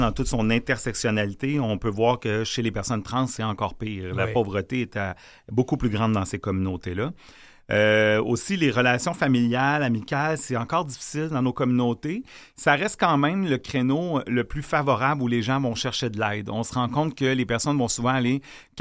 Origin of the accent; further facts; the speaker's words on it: Quebec, Canada; C'est-tu juste chez nous au Québec?